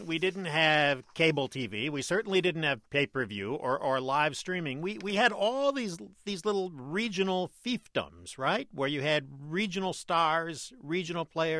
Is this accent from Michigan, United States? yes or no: yes; Detroit, Michigan, United States; I grew up in Detroit. I thought of these guys as big national stars.